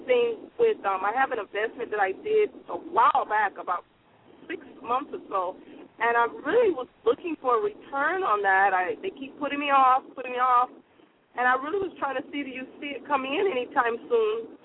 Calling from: Florida, United States; I'm calling from Florida.

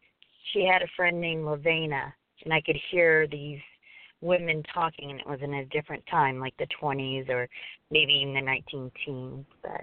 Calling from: Arkansas, United States; I'm calling from Arkansas.

